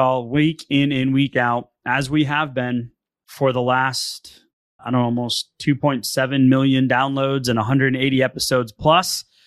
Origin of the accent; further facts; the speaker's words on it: Northeast, United States; I'm from the Northeast, so you can throw stones all you like.